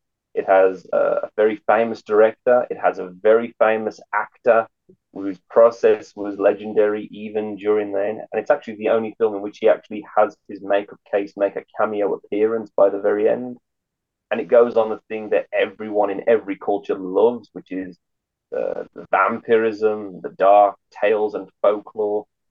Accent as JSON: {"language": "English", "town": "Dudley", "region": "West Midlands", "country": "United Kingdom", "said": "I happen to come from the exact same town that he was born and raised in Dudley, England."}